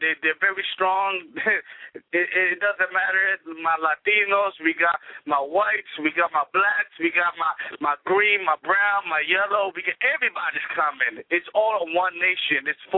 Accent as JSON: {"language": "English", "town": "Brooklyn", "region": "New York", "country": "United States", "tie": "born or raised there", "said": "this show is going to be in Brooklyn, New York, my hometown, a city that I really love."}